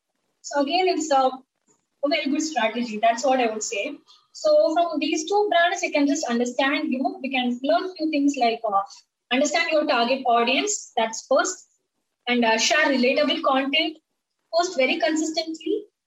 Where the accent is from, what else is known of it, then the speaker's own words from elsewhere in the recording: Tamil Nadu, India; Also, I'm from Tamil Nadu. So we speak Tamil here, right?